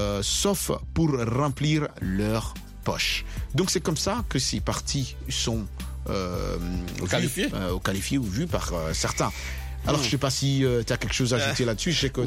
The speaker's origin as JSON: {"language": "French", "country": "Angola", "said": "chez nous, en Angola ou ailleurs, ils sont appelés partis politiques des aumônes."}